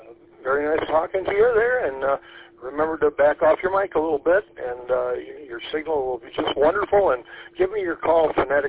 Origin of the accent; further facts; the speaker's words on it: Alpena, Michigan, United States; I'm from Alpena originally, so I'm familiar with that area up in there.